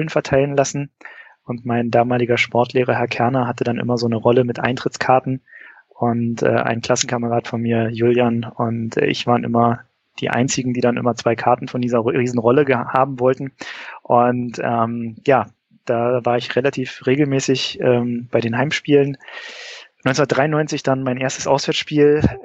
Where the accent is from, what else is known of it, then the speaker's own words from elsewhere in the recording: Berlin, Germany; geboren und aufgewachsen in Berlin, geboren 1978, aufgewachsen im Eichkamp, quasi in direkter Nachbarschaft zum Mommsenstadion.